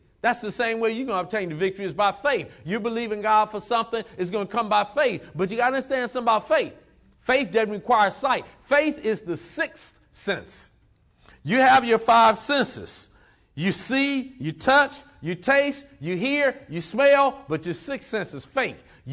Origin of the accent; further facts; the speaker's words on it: Detroit, Michigan, United States; I grew up in Detroit, inner city